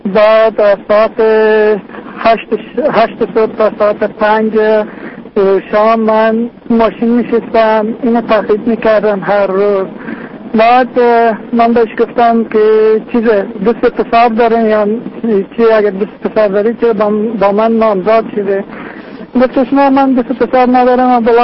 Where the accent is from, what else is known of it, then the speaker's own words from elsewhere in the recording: Afghanistan; خب من از افغانی هستم.